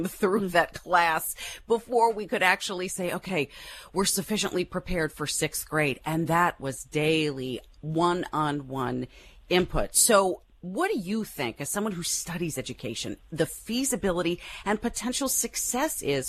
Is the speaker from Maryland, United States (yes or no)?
yes; Maryland, United States; And even in my home state of Maryland, our county superintendent of schools has until August 14th to announce our children's plans in the fall